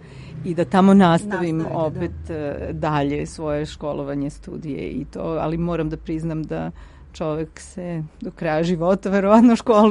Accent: Novi Sad, Vojvodina, Serbia; moved away as an adult; now in Netherlands; ja sam u Novom Sadu završila i akademiju, malo sam ranije krenula sa njom

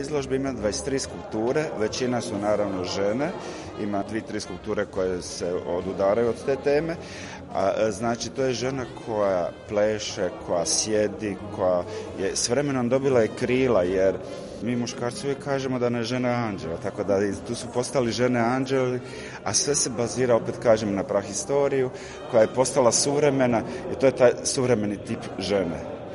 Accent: Split-Dalmatia County, Croatia; born there; ja sam rođen na Braču

